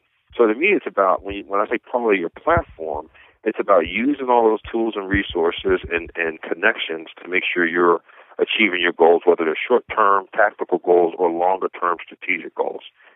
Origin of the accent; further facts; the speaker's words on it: Philadelphia, Pennsylvania, United States; you know, I'm from Philadelphia originally.